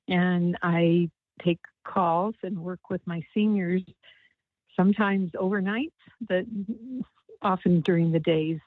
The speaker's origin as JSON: {"language": "English", "region": "Midwest", "country": "United States", "said": "We are both from the Midwest and Jewish and had a lot of things in common."}